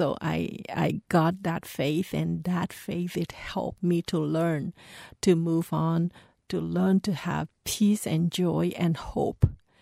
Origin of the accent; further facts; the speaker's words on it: Trang Bang, Tay Ninh, Vietnam; So we want to build the library for children in Vietnam and specifically in my hometown, Trang Bang, and to help to fulfill my dream.